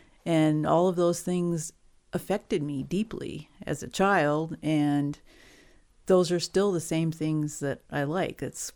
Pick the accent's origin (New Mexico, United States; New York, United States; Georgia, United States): New Mexico, United States; I grew up in New Mexico where we camped all the time, and that brought me right out into nature all the time.